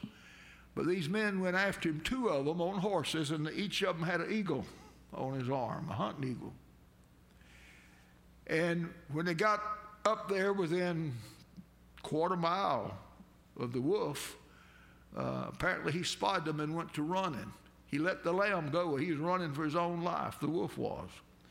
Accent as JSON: {"language": "English", "country": "United States", "said": "And I'm an American. I'm proud of our image and all."}